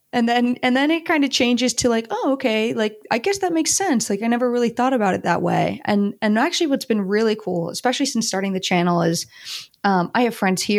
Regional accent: United States; now in Spain; I'm originally from the US. I grew up in outside of Washington, DC, and have always had a love for architecture.

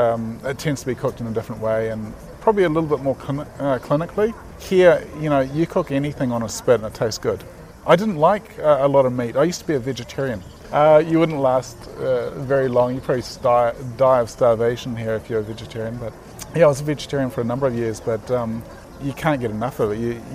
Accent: New Zealand; Being a Kiwi, we very much have our own way about us, which is quite hard to change. You know, I see that as introducing that Kiwiness to my family as well.

